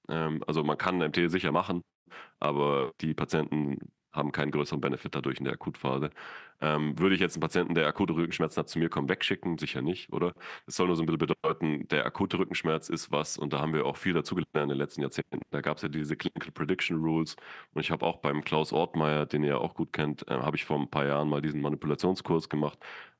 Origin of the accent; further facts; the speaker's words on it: Austria; dass man die Leute dann bei uns in Österreich